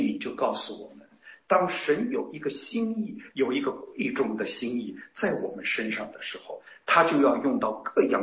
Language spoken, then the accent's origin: Chinese; Tai'an, Shandong, China; 我的老家在山东，是在泰山的脚下泰安地区